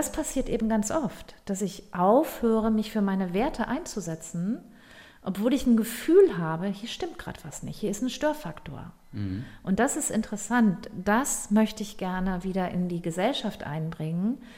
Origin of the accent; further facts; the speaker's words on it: Schleswig-Holstein, Germany; Also ich komme ja nicht aus dem Ruhrgebiet, ich bin in Nordfriesland aufgewachsen und ich fühle mich hier, glaube ich, deshalb so wohl und lebe schon über 20 Jahre hier